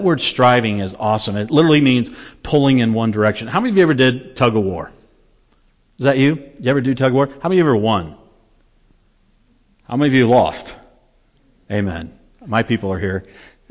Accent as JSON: {"language": "English", "country": "United States", "tie": "born or raised there", "said": "Because we grew up in America, and what goes on behind this forehead is my business, not yours."}